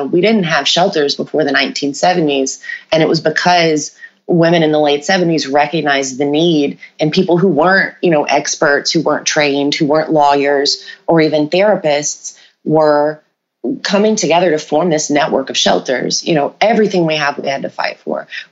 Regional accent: Alabama, United States; he was like for the district court or whatever, where I grew up in the Black Belt. So since the year I was born, 1981, he has been in office.

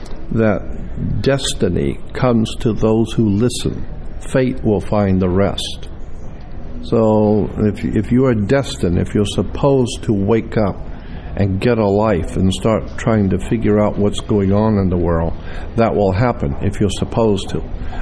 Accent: Florida, United States; and I'm from Florida originally

